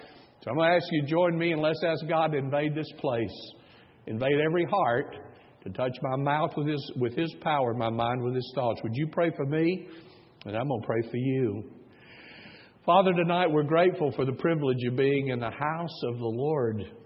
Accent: Tennessee, United States; I grew up in Tennessee. In the 60s

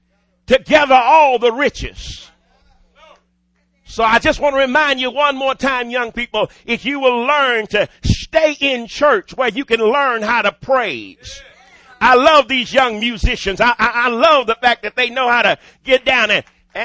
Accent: Dallas, Texas, United States; I'm a native Texan and I was born and raised in Dallas.

